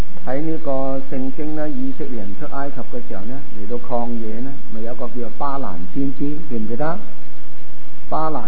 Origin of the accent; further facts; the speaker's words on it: China; 咁我哋中国人咧，古代系拜天嘅